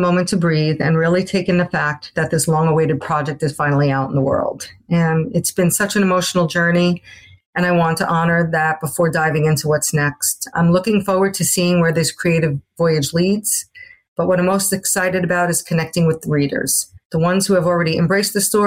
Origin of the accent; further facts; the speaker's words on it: Brooklyn, New York, United States; Growing up in Brooklyn in an Italian-American family meant being surrounded by faith, loyalty, and a very strong sense of community from the beginning.